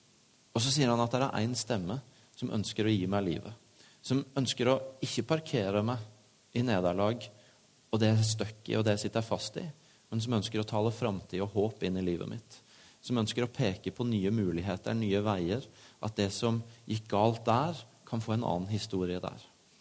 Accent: Tvedestrand, Agder, Norway; Jeg vokste opp på bedehuset hjemme i Tvedestrand, veldig god og trygg kristen familie

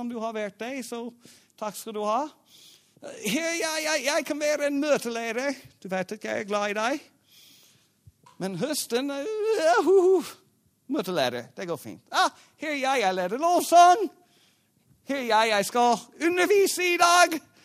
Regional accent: United States; Da jeg var hjemme i Amerika, og nå er det for 2 år siden

